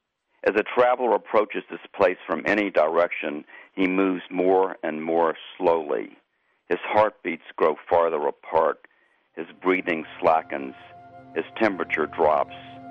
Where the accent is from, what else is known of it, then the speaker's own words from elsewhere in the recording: Memphis, Tennessee, United States; My own background, I grew up in Memphis, Tennessee